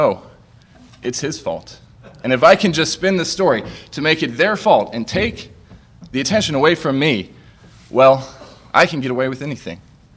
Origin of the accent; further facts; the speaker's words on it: Kitty Hawk, North Carolina, United States; So I was born and I grew up in Kitty Hawk, North Carolina